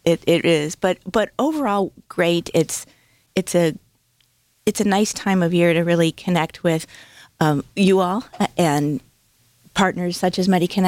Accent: Cleveland, Ohio, United States; I'm from Cleveland, Ohio, and I started doing what you do, benefit reviews, helping clients.

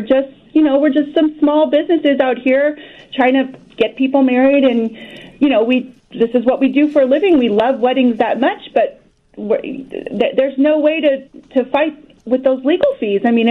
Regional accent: Chicago, Illinois, United States; yes, two wedding chapels in Las Vegas, but you know, Chicago's my hometown.

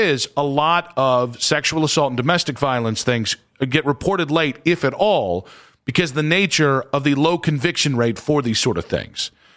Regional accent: Wadsworth, Ohio, United States; I grew up in Wadsworth and went to high school in Peninsula Akron area.

